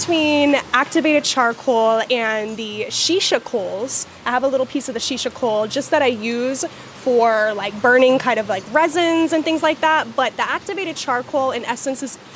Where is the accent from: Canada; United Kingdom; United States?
Canada; So I'm Canadian. Caribbean Canadian. I was born in Canada, and my mom is Jamaican, my dad's Panamanian